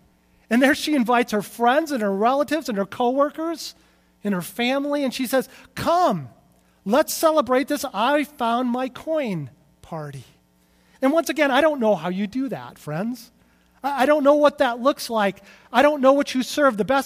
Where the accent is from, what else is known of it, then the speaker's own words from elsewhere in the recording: California, United States; And by the way, I realize I'm from California, but clump of grass is not code word for anything, okay?